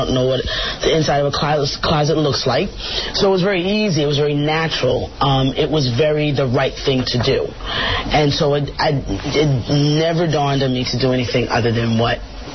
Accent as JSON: {"language": "English", "region": "New York", "country": "United States", "said": "I'm a New Yorker, and I'm going down as such."}